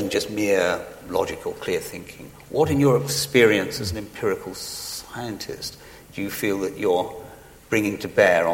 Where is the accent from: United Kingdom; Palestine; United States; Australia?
United Kingdom; England; I'm English